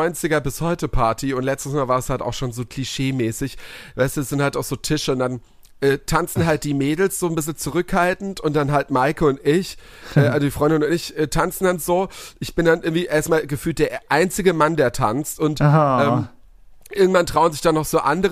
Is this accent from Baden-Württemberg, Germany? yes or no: yes; Kirchhausen, Baden-Württemberg, Germany; mein anderes Dorf, wo ich herkomme, Kirchhausen